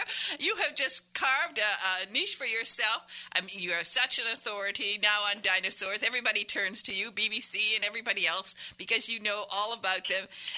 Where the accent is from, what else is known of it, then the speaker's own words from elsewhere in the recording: Hancock, Michigan, United States; I'm a Youper from right up there in near Berga and Hancock